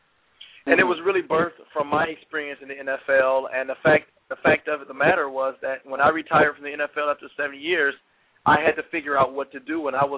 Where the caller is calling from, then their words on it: Atlanta, Georgia, United States; Actually, Atlanta, Georgia.